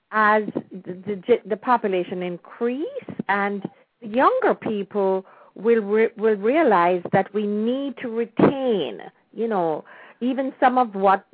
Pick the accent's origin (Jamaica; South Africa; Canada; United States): Jamaica; Kingston; And I remember growing up in Kingston.